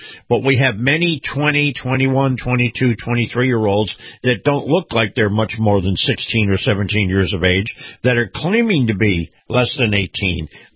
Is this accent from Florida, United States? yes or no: yes; Florida, United States; including my home state of Florida, Texas, Mississippi